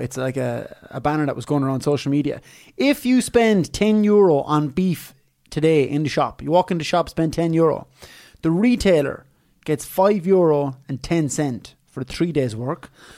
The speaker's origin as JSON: {"language": "English", "town": "Mallow", "region": "County Cork", "country": "Ireland", "said": "I'm from Mallow, and we were playing an under-12 football blitz down in Glanmire in County Cork, Saturday morning."}